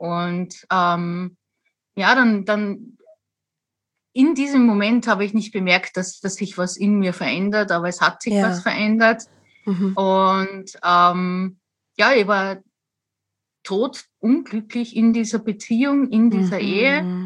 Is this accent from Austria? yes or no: yes; Austria; ich bin 41 Jahre und ich komme aus Österreich. Lebe mittlerweile in Salzburg, also nahe bei Salzburg mit meinem neuen Partner